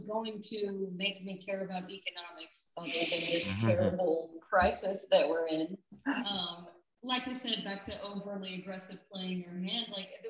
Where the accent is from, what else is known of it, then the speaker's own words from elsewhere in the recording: Kansas, United States; I grew up in Kansas with a lot of conservatives everywhere I went